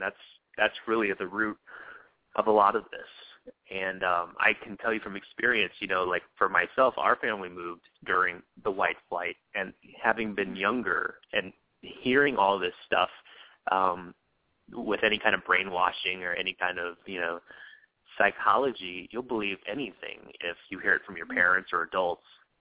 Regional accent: Spanish Lake, Missouri, United States; And to see it in my hometown and to know that it was so closely tied to the release of my film

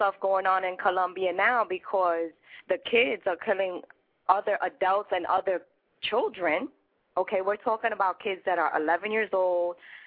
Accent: Bronx, New York, United States; Okay, our public schools, okay, let's take it to the Bronx. I'm from the Bronx, right?

